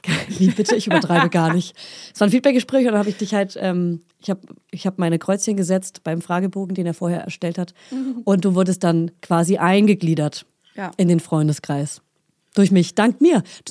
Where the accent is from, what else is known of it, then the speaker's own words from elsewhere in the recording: Bavaria, Germany; Ich komme nämlich von Land, ich komme aus Oberfranken, aus der Nähe von Hof, aus einem kleinen Bauerndorf.